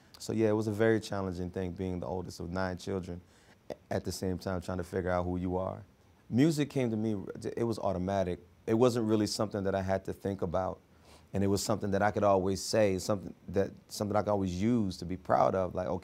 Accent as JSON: {"language": "English", "town": "Philadelphia", "region": "Pennsylvania", "country": "United States", "tie": "born there", "said": "I was born in Philadelphia. It's a town full of soulful singers, a whole bunch of MCs, jazz musicians, poets, dancers."}